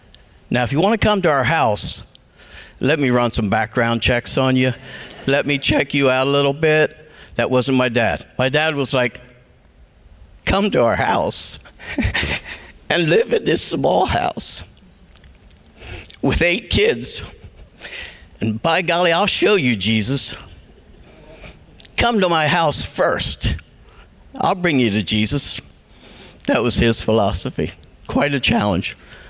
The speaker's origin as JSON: {"language": "English", "region": "Pennsylvania", "country": "United States", "tie": "born or raised there", "said": "We were raised in Southern Lancaster County on a large farm with a very small house. There was eight kids."}